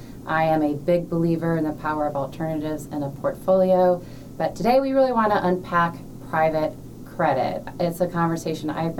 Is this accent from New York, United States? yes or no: no; Georgia, United States; growing up in Georgia, I did think that maybe the alternatives department was getting very enthusiastic for the Georgia Bulldogs